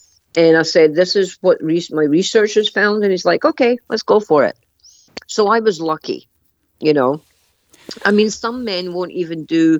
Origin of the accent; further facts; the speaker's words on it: Scotland, United Kingdom; I'm a fighter. I'm Scottish, right?